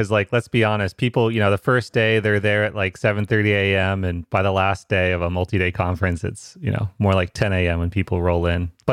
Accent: East Coast, United States; because Carlton's coming from Europe, and I'm just from the East Coast.

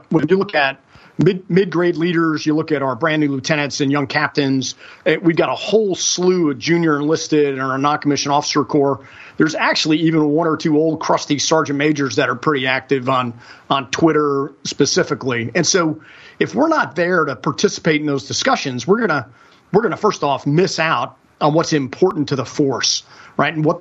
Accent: New Jersey, United States; And I grew up, I was the youngest of five kids, four of us boys, growing up in New Jersey.

